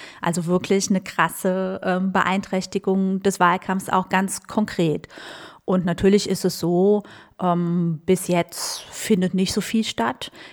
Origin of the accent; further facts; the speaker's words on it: Westerwald, Germany; Mein Vater war auch kommunalpolitisch aktiv in dem Westerwaldort, wo ich herkomme.